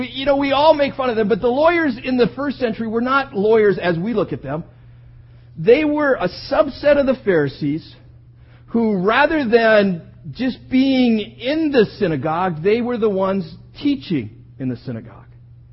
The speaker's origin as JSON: {"language": "English", "region": "Minnesota", "country": "United States", "tie": "born there", "said": "Yes, I know I was born in Minnesota, so I would have been thousands of miles away from Jesus."}